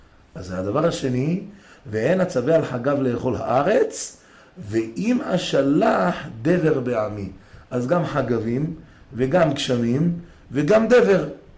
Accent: Jerusalem, Jerusalem District, Israel; also born or lived in Tiberias; אני גם כשגרתי בטבריה, 9 שנים, מאיפה אתה? הייתי אומר להם, אני מירושלים. אני מירושלים.

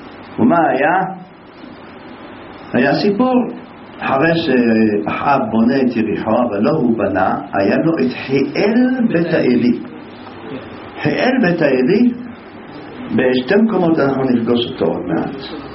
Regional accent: Jerusalem, Jerusalem District, Israel; אבל גדלנו בירושלים, אנחנו גדלנו

